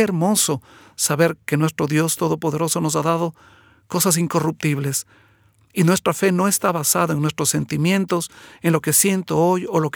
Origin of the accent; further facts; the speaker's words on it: Ecuador; now in United States; yo soy de Ecuador y nosotros en el Ecuador tenemos fiestas cívicas, ¿no es cierto?